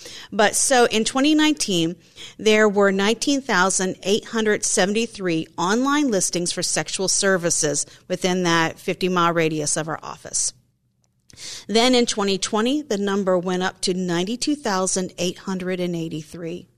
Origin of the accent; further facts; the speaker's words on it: Ashburn, United States; Me, I grew up in Ashburn, went with cornfields and dirt roads, and to know that my community, the region I grew up in, is facing and struggling with this on a daily basis was horrifying.